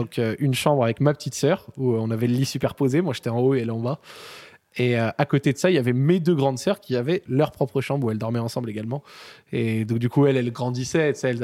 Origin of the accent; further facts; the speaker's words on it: Lyon, Auvergne-Rhône-Alpes, France; Et en tant que Lyonnais, c'est-à-dire que je suis né à Lyon